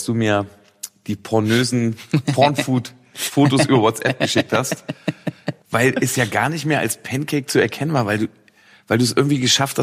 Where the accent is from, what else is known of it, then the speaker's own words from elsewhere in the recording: Braunschweig, Lower Saxony, Germany; now in Berlin, Germany; weil ich komme ja aus Braunschweig eben.